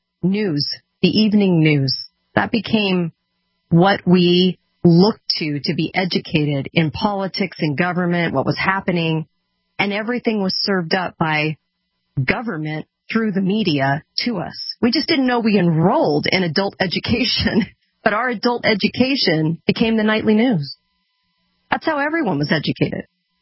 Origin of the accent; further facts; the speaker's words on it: California, United States; growing up in California on the beach in Orange County, I didn't really learn anything.